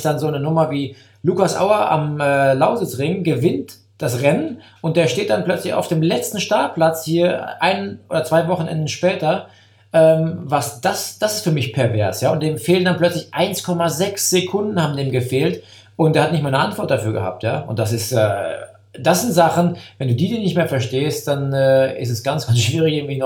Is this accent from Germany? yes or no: yes; Rhineland-Palatinate, Germany; Ja, also ist ja auch meine Heimat, in Anführungszeichen. Ich komme ja aus der Gegend von Koblenz. Bin jetzt kein Eifler Jung, aber da bin ich groß geworden